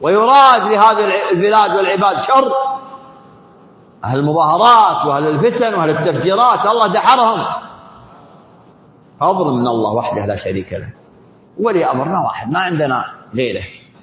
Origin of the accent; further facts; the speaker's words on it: Saudi Arabia; حنا في بلادنا المملكة العربية السعودية